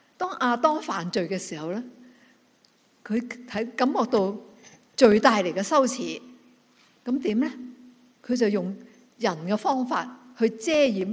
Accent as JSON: {"language": "Cantonese", "region": "Guangdong", "country": "China", "said": "就我哋广东人成日用嘅歇后语咧，都系咁嘅"}